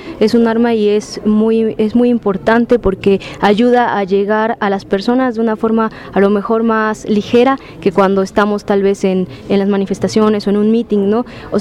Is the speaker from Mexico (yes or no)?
yes; Puebla, Mexico; Nosotros venimos de Puebla